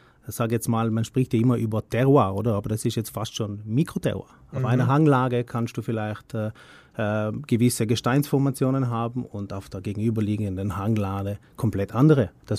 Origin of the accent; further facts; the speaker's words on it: Trentino-Alto Adige, Italy; also born or lived in Switzerland; Es ist natürlich meine Heimat, oder? Zusammen mit der Schweiz, wie schon gesagt.